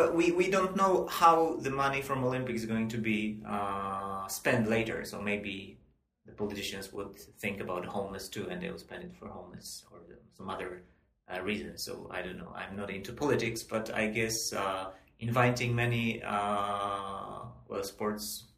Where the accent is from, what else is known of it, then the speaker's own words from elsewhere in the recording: Zgorzelec, Lower Silesian Voivodeship, Poland; English is a second language; now in Tokyo, Japan; it's a small town in Poland. Now I live with my family in Tokyo. Mm-hmm. I have a Japanese wife and two kids, a daughter who is 6 and a son who is 3.